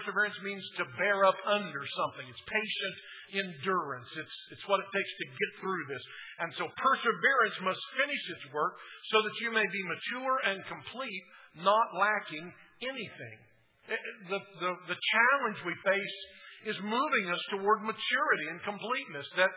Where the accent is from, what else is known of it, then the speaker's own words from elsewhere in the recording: Muskogee, Oklahoma, United States; When I was a kid growing up in Muskogee